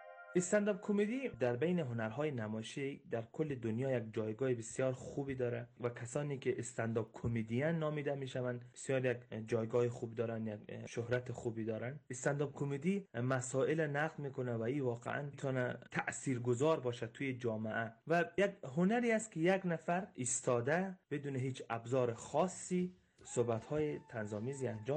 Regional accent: Tehran, Tehran Province, Iran; ساکن تهران. در جنوبی ترین قسمت تهران در محله‌ای به نام شوراباد به دنیا آمدم. 24 سال سن دارم و همینجا کلان شدم و درس خواندم.

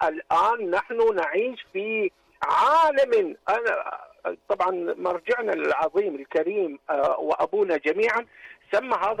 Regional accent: Syria; خطب عندنا في الشام

